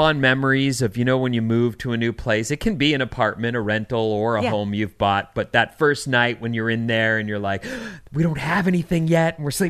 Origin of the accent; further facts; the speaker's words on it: Fairfield, California, United States; I grew up in Fairfield, says 707, and it's freaking crap now.